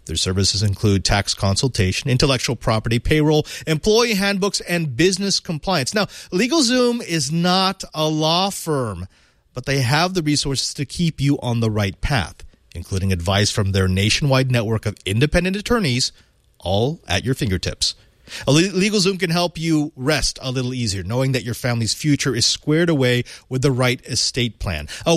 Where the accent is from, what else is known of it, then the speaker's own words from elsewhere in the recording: California, United States; born there; I was born like you in the Silicon Valley. I am a Silicon Valley boy. I lived a lot of my life here.